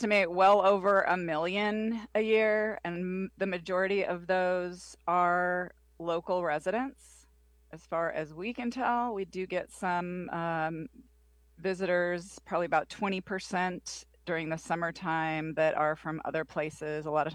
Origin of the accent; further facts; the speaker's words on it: Glennallen, Alaska, United States; Well, I am a lifelong Alaskan, born and raised in Glen Allen, actually.